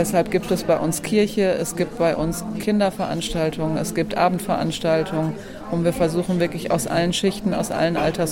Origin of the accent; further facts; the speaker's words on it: Dortmund, North Rhine-Westphalia, Germany; born there; also born or lived in Hamburg; now in Aschäffel, Germany; Nein, ich bin aus Aschäffel, bin tatsächlich zugezogen, bin gebürtige Dortmunderin, habe jahrelang in Hamburg gewohnt und wohne jetzt seit knapp 3 Jahren in Aschäffel.